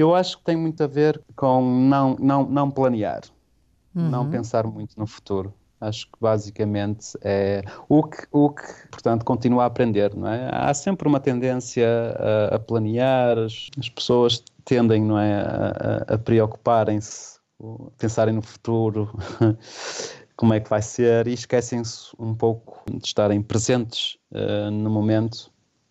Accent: Portugal; now in Sweden; eu venho de Portugal

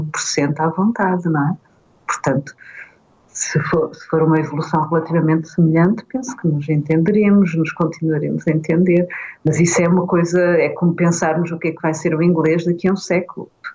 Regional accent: Portugal; Eu, como portuguesa

